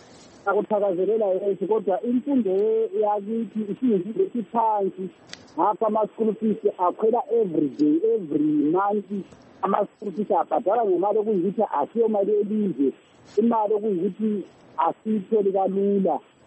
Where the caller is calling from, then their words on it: Botswana; I'm calling from Botswana.